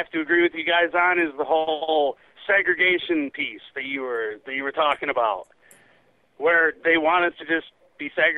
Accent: Michigan, United States; And I'm from Michigan.

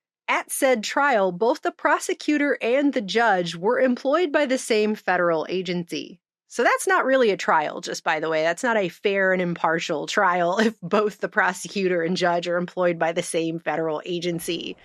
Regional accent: United States; so that you can understand, as an American, the level that we are

